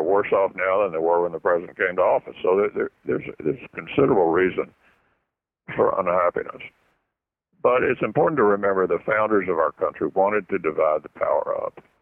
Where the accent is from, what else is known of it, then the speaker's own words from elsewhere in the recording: Louisville, Kentucky, United States; it happened to be in my hometown of Louisville